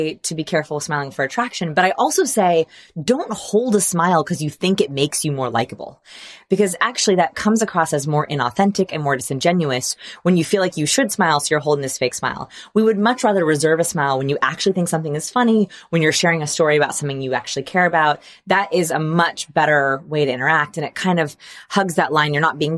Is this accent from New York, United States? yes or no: no; Portland, Oregon, United States; Like, for example, I'm from Portland, Oregon.